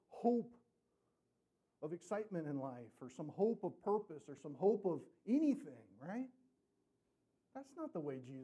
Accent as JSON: {"language": "English", "country": "United States", "tie": "born or raised there", "said": "You know, I mean, heck, I grew up in America."}